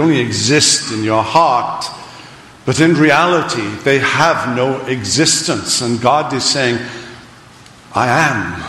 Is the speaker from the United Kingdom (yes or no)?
yes; Wales, United Kingdom; I grew up not in Scotland but in Wales and grew up on a sheep farm.